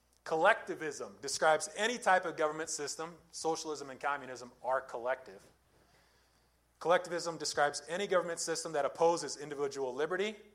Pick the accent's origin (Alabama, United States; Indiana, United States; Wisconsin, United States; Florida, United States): Indiana, United States; it actually established a commune in Indiana, my home state, called New Harmony.